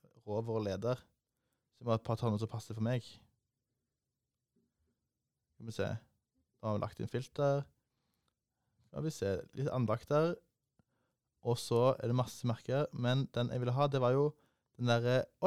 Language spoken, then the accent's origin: Norwegian; Sandnes, Rogaland, Norway; Jeg er fra Sandnes. Det har aldri vært snø der noen gang.